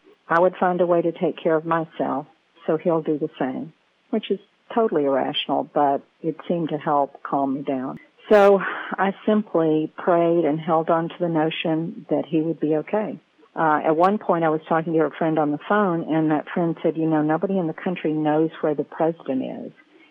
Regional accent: Shreveport, Louisiana, United States; I'm from Shreveport, Louisiana, and these are my memories of 9/11.

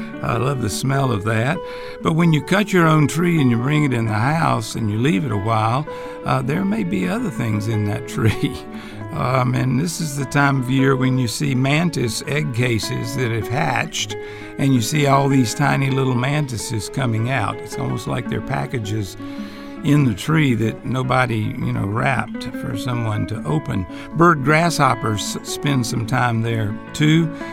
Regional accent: Spartanburg, South Carolina, United States; And when we were growing up in Spartanburg, our family cut our own Christmas tree.

